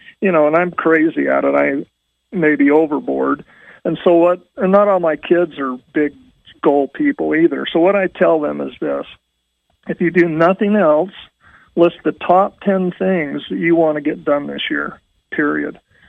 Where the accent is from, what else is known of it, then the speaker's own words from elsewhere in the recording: Utah, United States; You know, when we grew up in Utah, I think there was like 750,000 people is all that lived there.